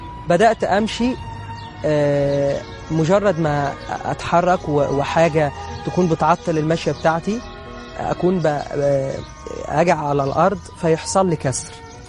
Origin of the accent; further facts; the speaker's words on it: Minya Governorate, Egypt; أهلي ودوني لدكتورة معينة عندنا في المنيا